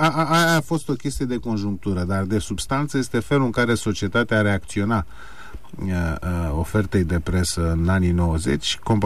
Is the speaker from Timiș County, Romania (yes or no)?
no; Ploiești, Prahova, Romania; eu făceam oarecum naveta ca student de la București la Ploiești, în orașul meu natal